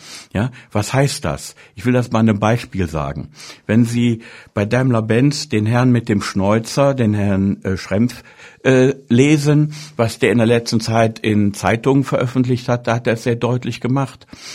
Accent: North Rhine-Westphalia, Germany; ich komme aus dem Ruhrgebiet

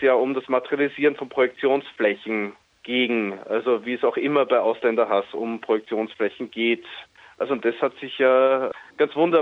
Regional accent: Austria; wo er mich auch oft gefragt hat als Österreicher

